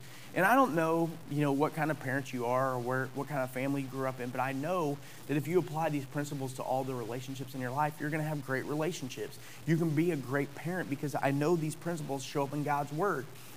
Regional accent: Godfrey, Illinois, United States; also born or lived in Alton; I grew up over here on the Illinois side of the river in Godfrey and Alton

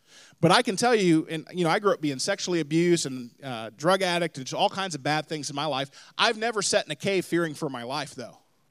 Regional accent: the South, United States; Now, I grew up in the South, and I grew up with mom and dad that were Christians

